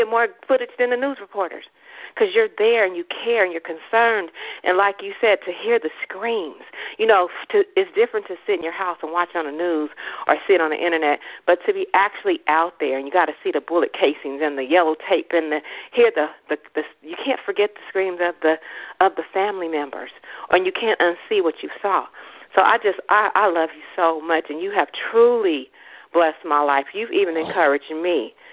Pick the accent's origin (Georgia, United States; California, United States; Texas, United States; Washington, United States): California, United States; Richmond; Even though I am from Richmond, I grew up on First and Bissell, but I've been out of the community. Went to church in North Richmond